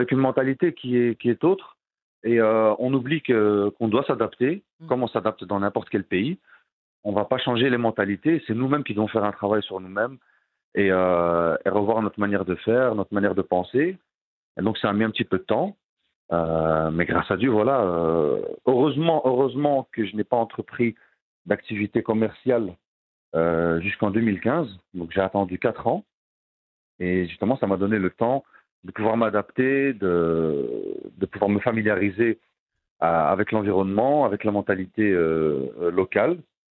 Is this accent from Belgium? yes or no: yes; Belgium; now in Morocco; Donc, je suis né en Belgique, j'ai étudié en Belgique, j'ai travaillé, je me suis marié en Belgique et je suis revenu au Maroc en 2011.